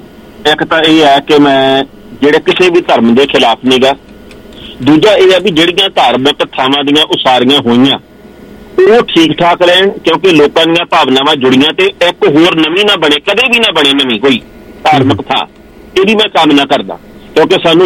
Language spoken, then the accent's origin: Punjabi; Punjab, India; ਅਸੀਂ ਪੰਜਾਬ ਦੇ ਲੋਕ ਹਾਂ, ਪੰਜਾਬੀ ਹਾਂ, ਅਸੀਂ ਸਿੱਖ ਭਾਈਚਾਰੇ ਦੇ ਵੀ ਹਾਂ, ਹਿੰਦੂਆਂ ਦੇ ਵੀ, ਮੁਸਲਮਾਨ ਭਾਈਚਾਰਾ ਵੀ ਹਾਂ